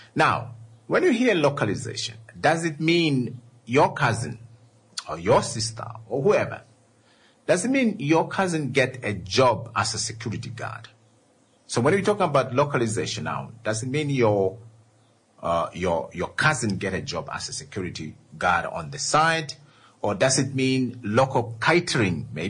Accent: Ongwediva, Oshana, Namibia; now in Ondangwa, Namibia; in Ongwediva, my hometown, in Ondangwa, where I am

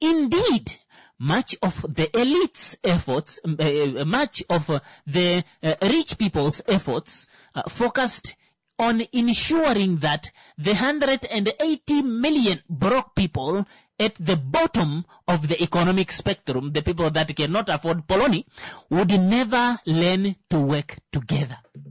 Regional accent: Namibia; And as a Namibian, I think we can relate a lot with with the Czechs.

